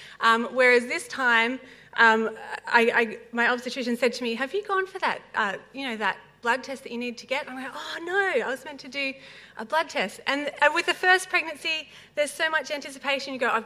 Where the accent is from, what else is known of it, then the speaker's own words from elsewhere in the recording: Warburton, Victoria, Australia; it's really great to be back in Melbourne, which is actually my hometown. I grew up in the Yarra Valley up in Warburton and headed up to college after I graduated high school